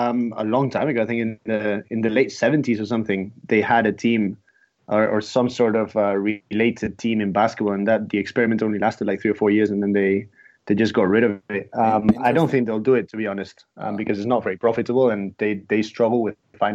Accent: Madrid, Community of Madrid, Spain; I'm from Madrid

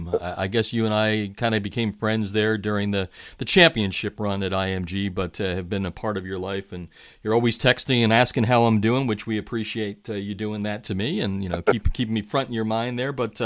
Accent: Pennsylvania, United States; Led by a guy from my hometown state of Pennsylvania, Jared Verse

